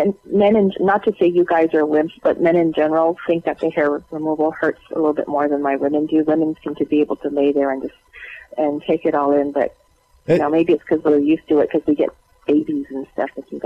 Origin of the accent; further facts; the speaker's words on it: Honolulu, Hawaii, United States; I grew up in Honolulu, and I was always at the beach and never wore sunscreen.